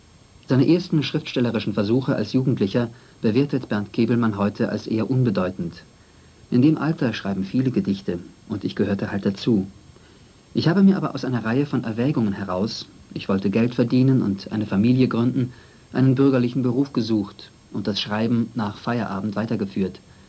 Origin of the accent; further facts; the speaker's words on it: Rüdersdorf, Brandenburg, Germany; born there; Und das wird angesiedelt sein an meinem Geburtsort östlich von Berlin in den Kalksteinbrüchen von Rüdersdorf